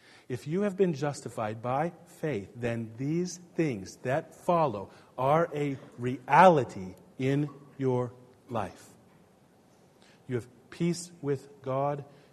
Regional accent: Montana, United States; there is this family that I know from where I grew up in Montana.

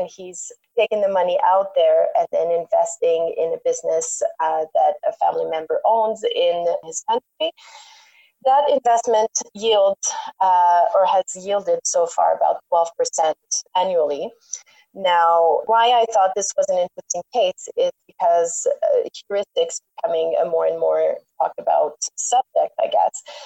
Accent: Montreal, Quebec, Canada; first language French; English is a second language; I was raised in Montreal, which is very bilingual, and I've always worked in this industry, and we've always worked in English. So even though my first language is French

